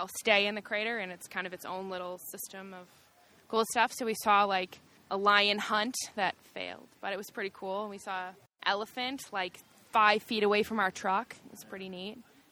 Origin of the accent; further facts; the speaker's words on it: Wisconsin, United States; I'm from Wisconsin.